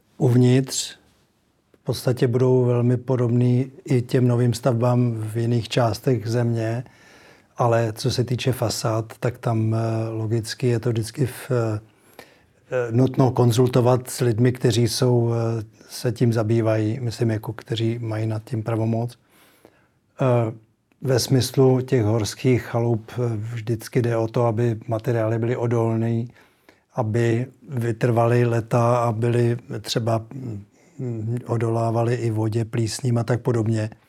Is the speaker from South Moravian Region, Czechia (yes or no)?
no; Teplice, Ústí nad Labem Region, Czechia; moved away as an adult; now in Liberec, Czech Republic; No, já jsem vyrostl v Teplicích a v podstatě jsem vyrostl v Krušných horách a po vysoké škole jsem se přestěhoval do Liberce